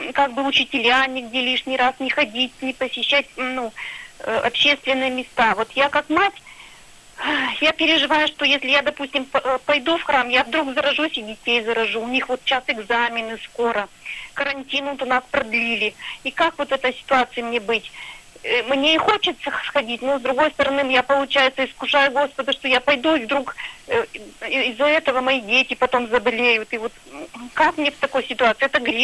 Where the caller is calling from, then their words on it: Perm, Perm Krai, Russia; сейчас у нас в городе, я из Перми звоню